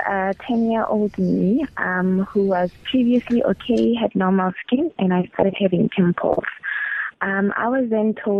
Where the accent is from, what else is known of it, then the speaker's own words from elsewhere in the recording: Polokwane, Limpopo, South Africa; And I grew up in Polokwane. We only had one dermatologist at the time.